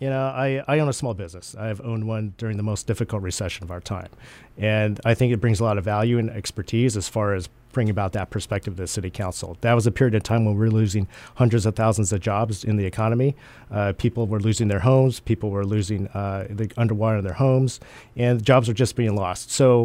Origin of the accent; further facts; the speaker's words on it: Pullman, Washington, United States; now in Seattle, United States; I grew up in Pullman, Washington. I came here to the UW to study environmental chemistry, global warming, ozone depletion. I'm a second-generation Chinese-American.